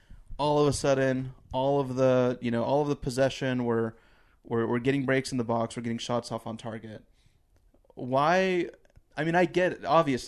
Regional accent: San Diego, California, United States; I'm from San Diego. I don't like anything Los Angeles except for Chicharito.

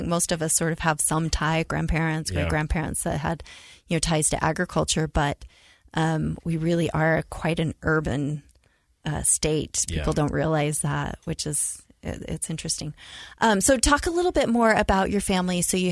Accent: Mount Pleasant, Utah, United States; And I always felt a little weird because growing up in Mount Pleasant, I actually was outside of Mount Pleasant on a farm, and all of my friends, they lived in town.

